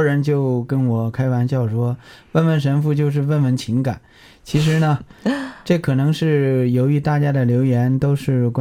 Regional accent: China

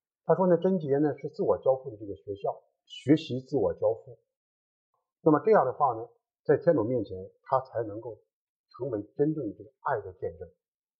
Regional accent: China; 这个那么这里面可能我们中国人呢不太去讨论这个其中的这个含义

